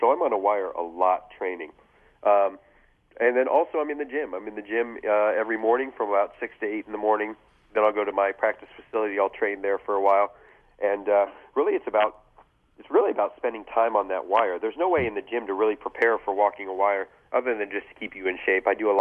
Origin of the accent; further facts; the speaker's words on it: Sarasota, Florida, United States; when I'm home in my hometown of Sarasota, Florida, I give my wife and kids a hug and a kiss